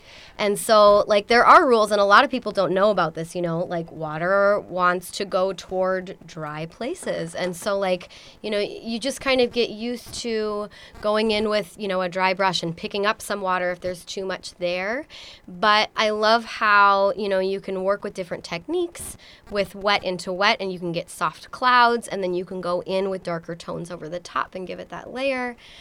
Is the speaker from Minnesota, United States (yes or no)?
yes; Minneapolis, Minnesota, United States; I grew up in the Twin Cities, I grew up in Minneapolis, but I've got family that lives in Duluth